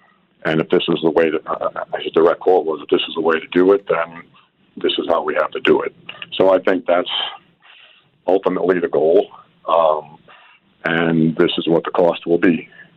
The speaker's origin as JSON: {"language": "English", "town": "Westerly", "region": "Rhode Island", "country": "United States", "said": "I'm from Westerly, Rhode Island."}